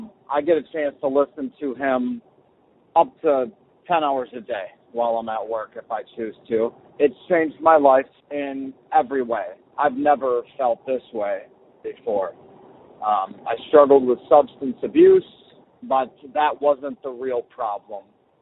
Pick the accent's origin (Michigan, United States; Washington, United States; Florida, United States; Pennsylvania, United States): Michigan, United States; Grand Rapids; I'm from Grand Rapids, Michigan.